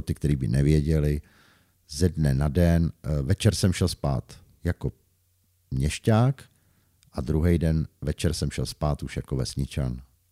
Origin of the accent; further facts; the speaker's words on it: Pardubice, Pardubice Region, Czechia; born there; No, narodil jsem se v Pardubicích, že jo, nenarodil jsem se na Seně, prostě někde na vsi